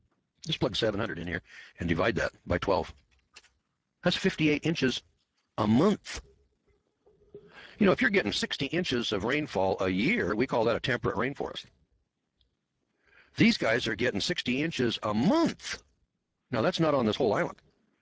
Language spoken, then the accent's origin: English; Eureka, California, United States; Now, I'm from Northern California, so I can recognize a redwood tree, kids. I'm from Eureka, and I know what a redwood tree looks like.